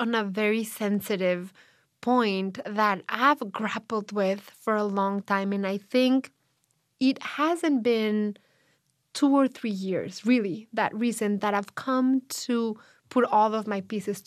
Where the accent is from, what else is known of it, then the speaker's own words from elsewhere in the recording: Mexico City, Mexico; I'm from Mexico City, and where you're from Mexico City, I guess it may be similar to people from New York